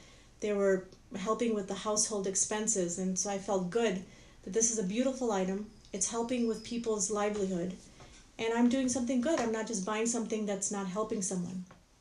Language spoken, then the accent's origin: English; Chicago, Illinois, United States; now in Charlotte, United States; I grew up in Chicago, Illinois, and I went to University of Illinois. And we moved here about 13 years back to Charlotte, North Carolina, because we purchased a business.